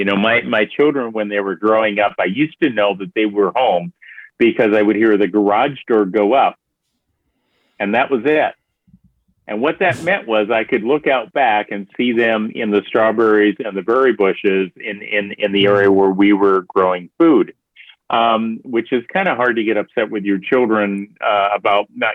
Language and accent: English; Iowa, United States; growing up in Iowa, I know what sweet corn tastes like.